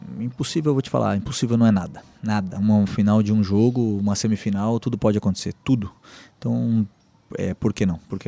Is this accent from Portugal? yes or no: no; South Region, Brazil; Eu sou do Sul...